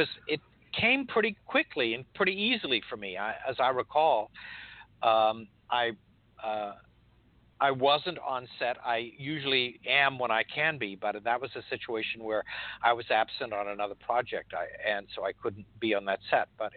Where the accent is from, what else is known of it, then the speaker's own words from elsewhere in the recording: Altoona, Pennsylvania, United States; Altoona, Pennsylvania.